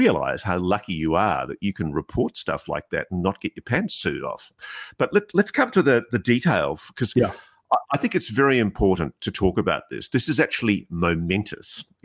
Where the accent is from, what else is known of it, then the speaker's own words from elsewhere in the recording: Australia; as an Australian, cultured in the British system of law